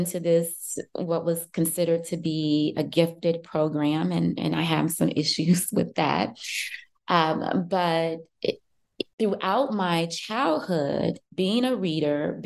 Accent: Chicago, Illinois, United States; So I live in Chicago. I grew up in Chicago.

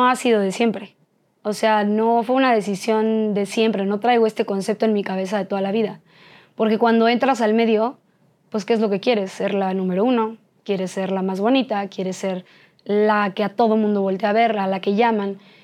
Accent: Guadalajara, Jalisco, Mexico; also born or lived in Mexico City; Nací aquí en la Ciudad de México y crecí en Guadalajara. Entonces yo tengo, según yo, alma tapatía. Pero no es cierto. Nací aquí en la Ciudad de México. Mis papás también mexicanos los dos.

